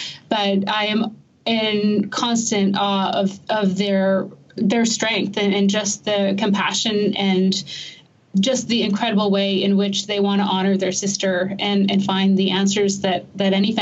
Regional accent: Canada; I have to say, as a Canadian, I do not know what Mr. Pibb is.

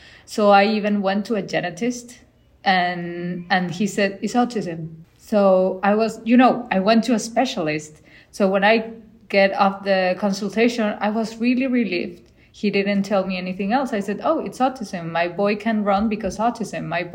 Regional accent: Cancun, Quintana Roo, Mexico; We're from Cancun. So we had to drive 4 hours to Mérida to get the genetical test.

